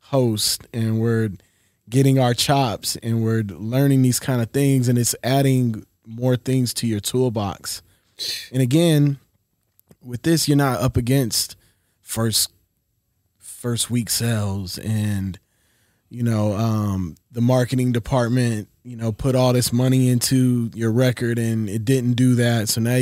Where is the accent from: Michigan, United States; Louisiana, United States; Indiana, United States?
Louisiana, United States; New Orleans; also born or lived in Colorado; And, you know, we moved around a lot. Colorado, spent time growing up in New Orleans.